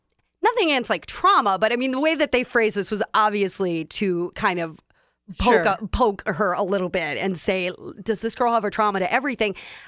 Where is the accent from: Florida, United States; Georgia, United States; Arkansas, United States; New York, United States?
Arkansas, United States; Wiener; Yeah. Wiener, Arkansas.